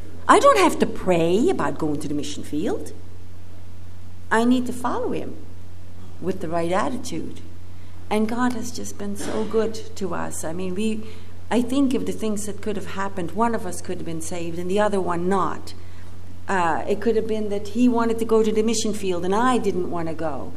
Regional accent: Netherlands; and we grew up in a Christian home. It's great, wonderful, praise God. But I grew up in the Netherlands in a Catholic area

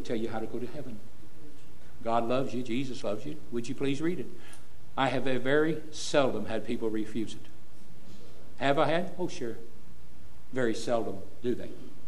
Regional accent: Indiana, United States; I said, "I'm from Indiana, and we enjoyed so much the pageant.

